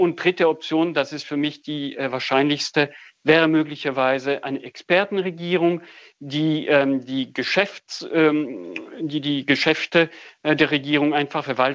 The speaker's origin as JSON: {"language": "German", "country": "France", "said": "das entspricht tatsächlich dem, was ich als Franzose erlebt habe"}